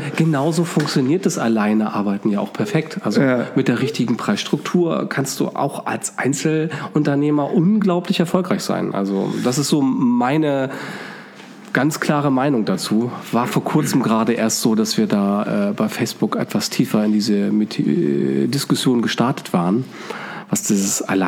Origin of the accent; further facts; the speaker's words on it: Oldenburg in Holstein, Schleswig-Holstein, Germany; Ich bin Schleswig-Holsteiner, ich bin an der Ostsee groß geworden.